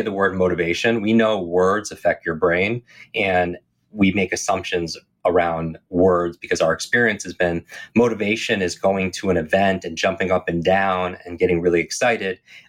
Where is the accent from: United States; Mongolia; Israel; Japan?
United States; Northeast; I grew up in the Northeast. I despise the cold